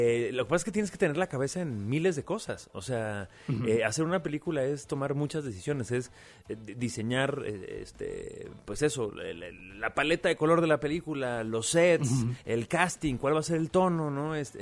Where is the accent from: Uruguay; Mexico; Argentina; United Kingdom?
Mexico; Aguascalientes; En una estación de radio en Aguascalientes, yo soy de Aguascalientes.